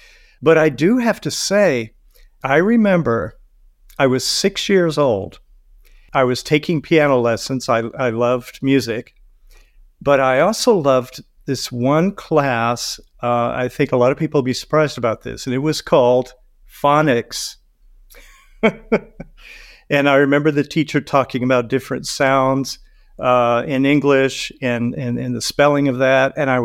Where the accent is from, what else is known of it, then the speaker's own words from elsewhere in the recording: Dallas, Texas, United States; Oh, I was born in Dallas, Texas, and I was raised there. I went directly from there to the Oberlin Conservatory in Ohio.